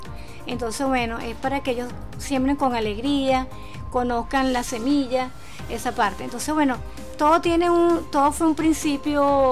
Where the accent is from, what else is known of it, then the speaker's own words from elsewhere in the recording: Venezuela; nos preocupa a nosotros como venezolanos, pues, dentro de todo lo que nos rodea